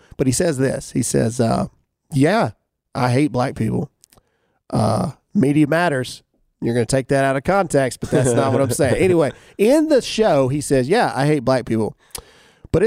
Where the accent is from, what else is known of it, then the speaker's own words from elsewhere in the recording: Mississippi, United States; because I'm simple from Mississippi, and that's what I do.